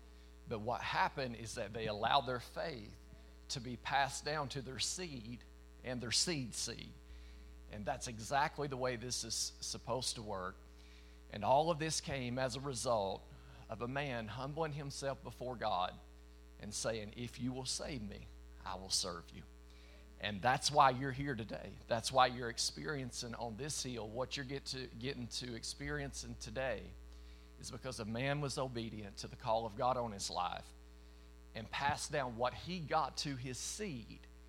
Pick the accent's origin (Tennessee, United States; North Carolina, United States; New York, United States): Tennessee, United States; I am from East Tennessee, and it doesn't take long hearing me speak to know that I live somewhere south of the Mason-Dixon line.